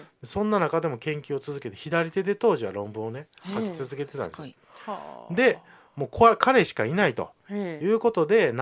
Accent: Kyoto, Japan; 地元京都人もですね、やっぱもっともっとそういうことを知らねばならない

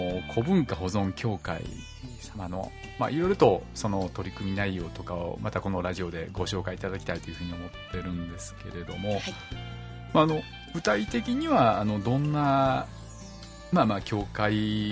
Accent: Osaka, Japan; 私大阪から来てるんですけれども、やっぱ京都はいいですね。

